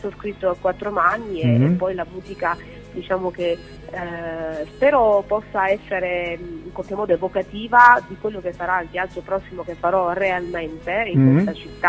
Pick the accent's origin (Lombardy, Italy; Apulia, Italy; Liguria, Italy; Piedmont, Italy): Apulia, Italy; mi piace immaginarmi così semplice come sono le mie origini. Vengo dalla Puglia.